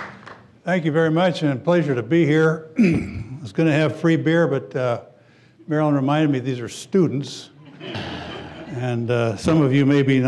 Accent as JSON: {"language": "English", "town": "Golden", "region": "Colorado", "country": "United States", "tie": "born or raised there", "said": "I grew up in Golden, obviously, Golden, Colorado, which is a lazy town about 15 miles west, due west of Denver, right in the foothills. Had a wonderful childhood growing up there."}